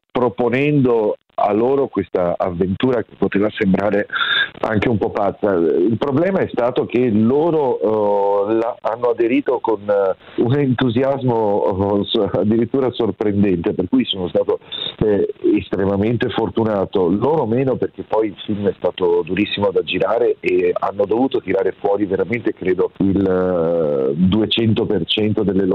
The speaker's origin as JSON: {"language": "Italian", "town": "Padua", "region": "Veneto", "country": "Italy", "tie": "born there", "said": "visto che sono nato a Padova e quindi quelle zone le conosco"}